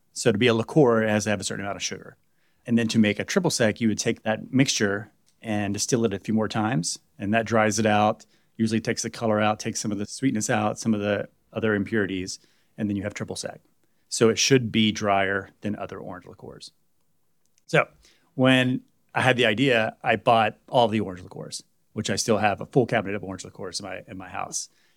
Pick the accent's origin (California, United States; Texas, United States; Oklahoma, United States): Texas, United States; also born or lived in Bowie; now in Austin, United States; So as far as background, I was born in Bowie, Texas. I grew up kind of North Texas, went to school for RTF, radio, television, film.